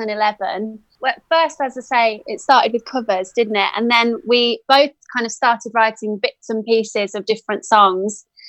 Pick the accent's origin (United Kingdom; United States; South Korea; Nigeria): United Kingdom; Birmingham, West Midlands; I'm from Birmingham.